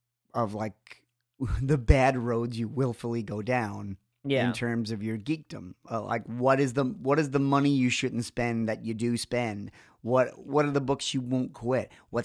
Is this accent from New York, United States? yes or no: yes; New York, United States; I would have thought that the Yankees would have been way up there, but I'm also coming from New York.